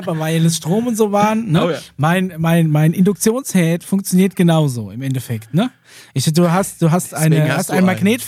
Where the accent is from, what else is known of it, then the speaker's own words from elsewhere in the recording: Bavaria, Germany; Ich komme aus dem Landkreis, ja.